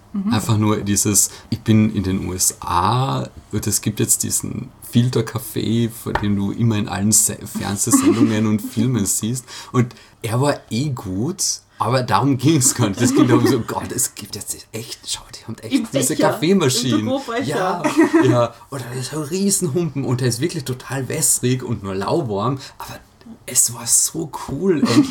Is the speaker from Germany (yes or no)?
no; Villach, Carinthia, Austria; Hey, ich bin aus Villach.